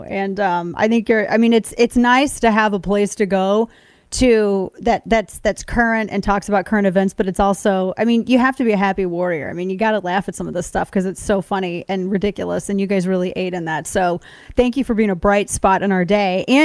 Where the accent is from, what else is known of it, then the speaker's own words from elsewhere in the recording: St. Louis, Missouri, United States; Mm-hmm, my hometown of St. Louis.